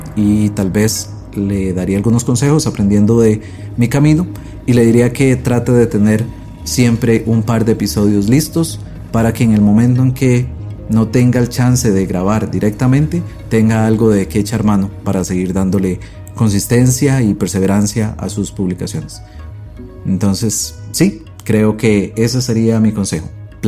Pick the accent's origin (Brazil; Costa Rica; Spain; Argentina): Costa Rica; En Costa Rica, que es de donde soy